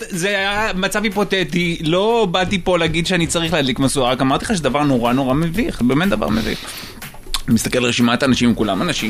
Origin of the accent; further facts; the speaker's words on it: Kfar Saba, Central District, Israel; גדלתי בכפר סבא.